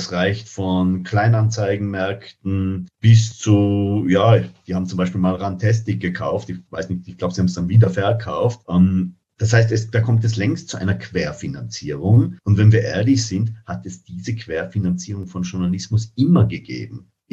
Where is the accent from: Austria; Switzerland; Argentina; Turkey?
Austria; Tyrol; ich bin gebürtiger Tiroler